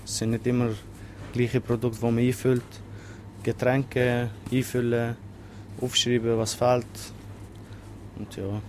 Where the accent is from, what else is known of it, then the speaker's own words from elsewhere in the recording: Basel, Basel-Stadt, Switzerland; Also ich fühle mich eigentlich mehr als Schweizer, ja.